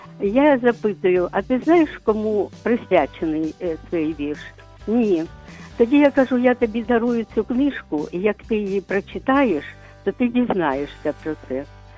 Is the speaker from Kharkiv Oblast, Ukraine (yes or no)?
yes; Kharkiv, Kharkiv Oblast, Ukraine; ми перед учнями розповіли, що ми з Харкова, краєзнавці